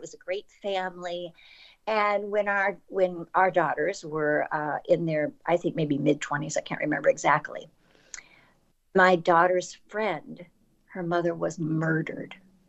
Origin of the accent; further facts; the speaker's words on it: Cleveland, Ohio, United States; I have a friend in Cleveland, Ohio. I'm from Cleveland.